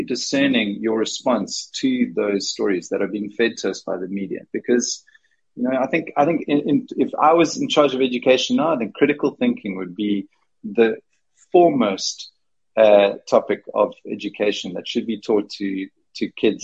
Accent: Denmark; my whole family is Danish. I come from Denmark. My lineage is Danish

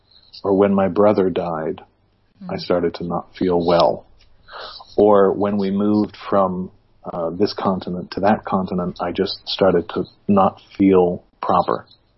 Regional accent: England, United Kingdom

